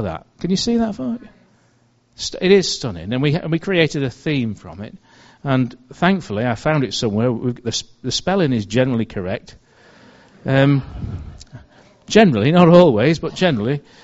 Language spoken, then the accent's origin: English; England, United Kingdom; Bearing in mind we're English.